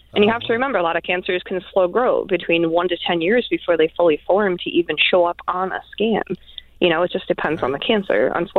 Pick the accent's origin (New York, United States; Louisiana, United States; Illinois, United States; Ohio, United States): New York, United States; I'm from New York, and they, you know, we thought we were sneaky till they legalized it.